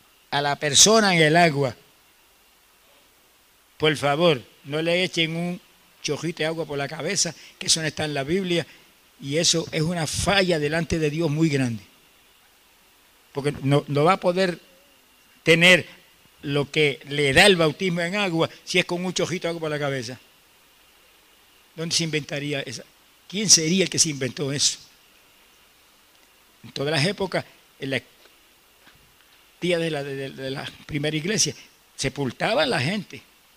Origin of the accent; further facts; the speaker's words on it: Camuy, Puerto Rico; Y yo, en mi pueblo en Camuy